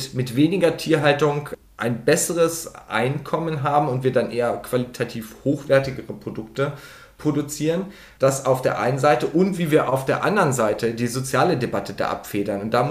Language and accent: German; Lower Saxony, Germany; ich komme aus Niedersachsen